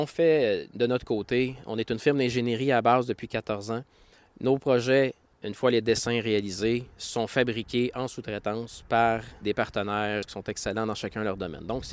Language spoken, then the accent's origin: French; Quebec, Canada; Je suis natif de Lanaudière, okay.